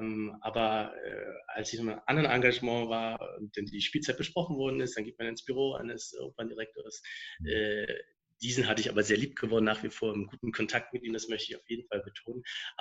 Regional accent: Germany; Ich bin halt, ja, für mich als Deutscher und gleichzeitig natürlich mit der Hautfarbe auch doch immer ein bisschen dann doch anders.

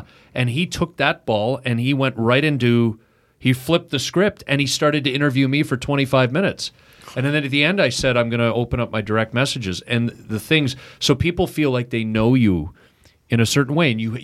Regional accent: Oakville, Ontario, Canada; I'm from Oakville, so I'm a GTA suburban Toronto kid. I'm home.

